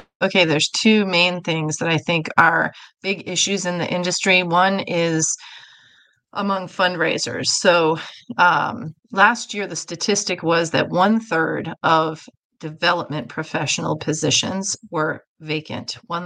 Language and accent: English; Boston, Massachusetts, United States; moved away; I am from Boston originally, but I've been here for 22 years.